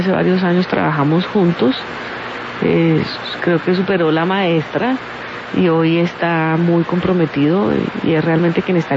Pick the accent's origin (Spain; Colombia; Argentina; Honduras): Colombia; nosotros como colombianos